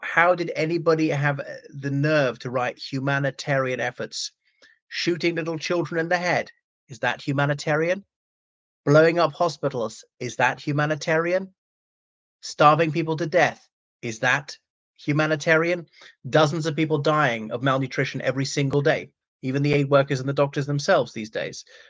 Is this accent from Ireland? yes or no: yes; Ireland